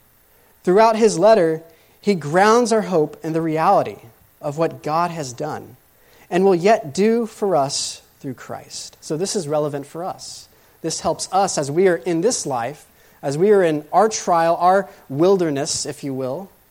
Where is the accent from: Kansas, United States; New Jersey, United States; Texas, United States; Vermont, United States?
Texas, United States; born there; Originally I was born in Texas, and so I didn't have negative temperatures.